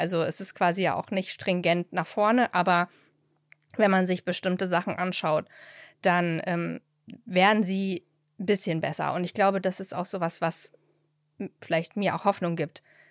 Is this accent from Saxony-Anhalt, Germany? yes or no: yes; Halle, Saxony-Anhalt, Germany; born there; Aber ich bin ja in der DDR geboren und es gibt den Moment von so, wo wir in Halle sitzen